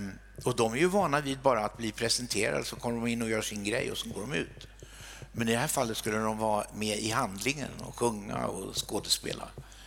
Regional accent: Västervik, Kalmar County, Sweden; hon växte ju upp i Vimmerby och jag i Västervik och det är bara 7 mil mellan dem. Så vi är båda smålänningar.

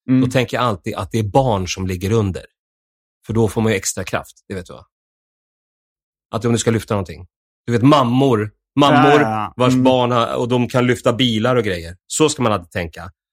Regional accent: Helsinki, Uusimaa, Finland; Vi ska åka och köra lite i Helsingfors. Och där jag är uppvuxen.

